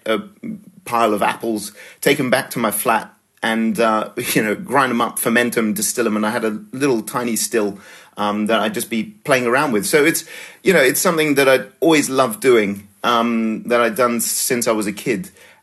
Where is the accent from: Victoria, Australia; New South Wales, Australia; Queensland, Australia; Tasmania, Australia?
New South Wales, Australia; Sydney; now in Cognac, France; So I grew up in Australia. My dad is French-Tunisian. My mum is first-generation Australian, but with a European background. And so I kind of grew up in a European bubble in Sydney.